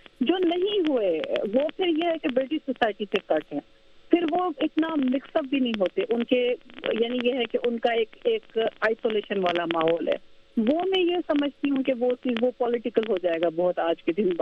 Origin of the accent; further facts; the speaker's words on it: Hyderabad, Sindh, Pakistan; also born or lived in Lahore; now in London, United Kingdom; میرا تعلق حیدرآباد سے ہے. ریشم گلی میں جاتی تھی یا جب ہم لاہور میں رہتی تھی تو انار گلی میں جاتی تھی چوڑیاں پہنوانے کے لیے،